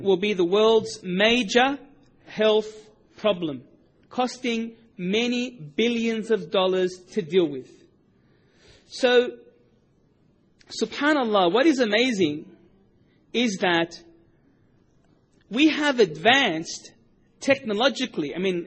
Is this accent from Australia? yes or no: yes; Australia; being an Australian, I'm going to be talking about Australia, of course.